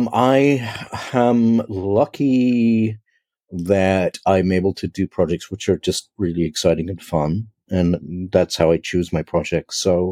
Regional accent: England, United Kingdom; now in Los Angeles, United States; I was originally from England, but I've been living in Los Angeles for, good God, a long time.

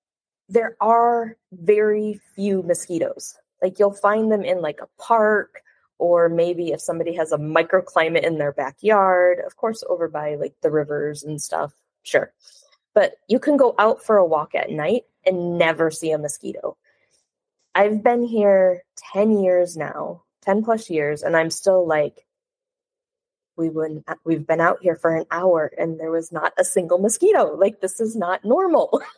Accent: Michigan, United States; now in Montreal, Canada; So as you said, I live in Canada now, but I'm originally from Michigan.

